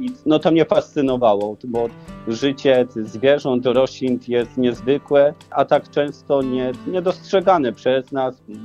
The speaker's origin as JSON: {"language": "Polish", "town": "Tłoki Niewielkie", "region": "Greater Poland Voivodeship", "country": "Poland", "tie": "born or raised there", "said": "Wychowałem się w Tłoki Niewielkiej koło Kalisza"}